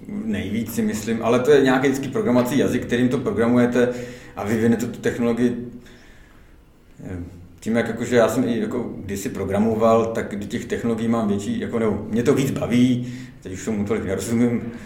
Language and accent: Czech; Moravia, Czechia; mám i chalupu na Moravě, kde mám rodiče, já jsem původně z Moravy